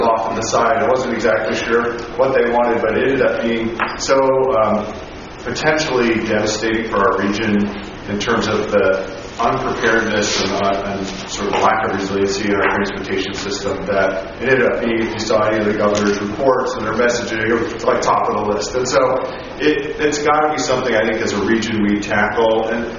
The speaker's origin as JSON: {"language": "English", "town": "Portland", "region": "Oregon", "country": "United States", "tie": "born or raised there", "said": "I grew up in East Malone County, so I grew up in Park Rose, and I live in Washington County now."}